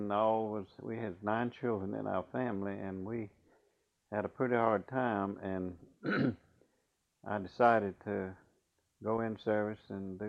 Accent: Eden, North Carolina, United States; also born or lived in Spray; now in Floyd, United States; I live in Floyd, Virginia. And I'm originally from Eden most of my life, born in Spray, North Carolina.

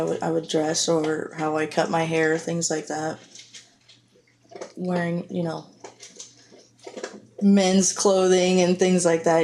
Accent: South Carolina, United States; now in Gainesville, United States; No, I actually grew up in South Carolina, Houghton Island, South Carolina.

